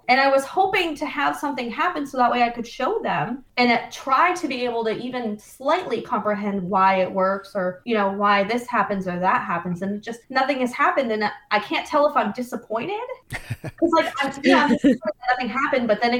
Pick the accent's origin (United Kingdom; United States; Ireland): United States; Traverse City, Michigan; moved away as an adult; also born or lived in Pennsylvania; now in Indianapolis, United States; I grew up in Grand Traverse. So Traverse City in Michigan is where I grew up. I just moved from Pennsylvania. So at the age of 18, I moved to Pennsylvania. I lived in Newcastle for a while. And now I live in Indianapolis.